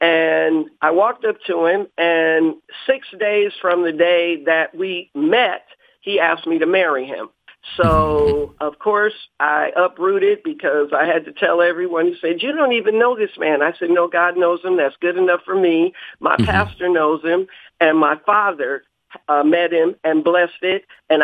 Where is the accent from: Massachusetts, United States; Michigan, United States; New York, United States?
Michigan, United States; Detroit; I grew up in Motown, so I was around people who sang before kings and queens and were on television and radio all the time.